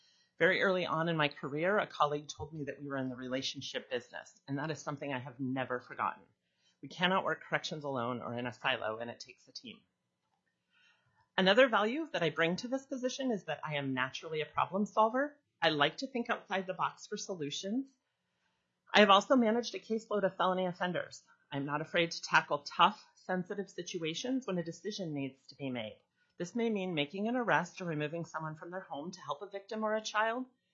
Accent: Fairbanks, Alaska, United States; I am a fourth-generation Alaskan. I was born and raised in Fairbanks. My paternal grandparents homesteaded off Chena Hot Springs Road up there. A fun fact, my great-grandma was born in Chicken.

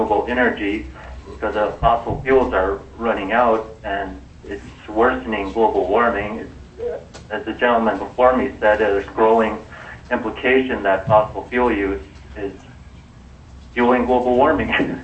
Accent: Alaska, United States; I grew up in Alaska. I'm 27 years old. I'm Wichin Athabascan.

